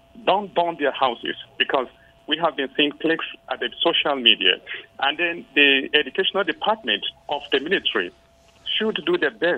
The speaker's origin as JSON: {"language": "English", "country": "Nigeria", "said": "we Nigerians totally and outrightly condemn the killings"}